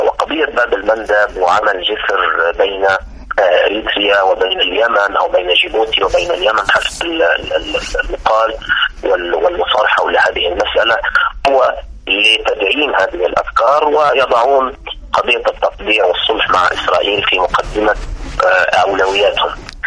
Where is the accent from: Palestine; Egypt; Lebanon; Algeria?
Egypt; طبعا أهمية هذا المضيق أنا برأيي ليست كمصري فقط